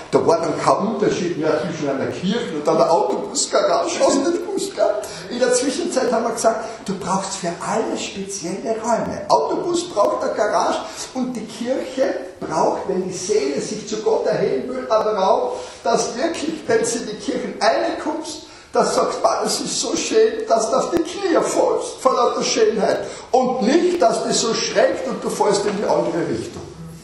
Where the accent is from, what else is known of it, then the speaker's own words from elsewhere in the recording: Carinthia, Austria; Bei uns in Kärnten war die Religiosität nie so tief verankert.